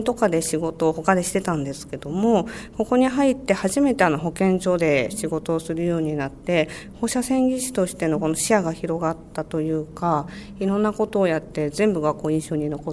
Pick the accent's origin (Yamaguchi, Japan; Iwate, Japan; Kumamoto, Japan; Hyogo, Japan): Kumamoto, Japan; 私の田舎が熊本なんですけども、一番最初にスタンプを押したのも熊本で